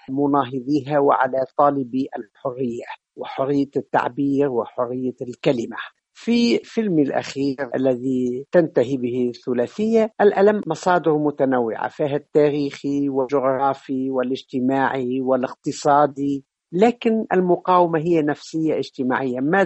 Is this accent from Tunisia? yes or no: yes; South Tunisia, Tunisia; فيهم من أعرفه مباشرة لأنه ابن قريتي وأنا ابن جنوب تونس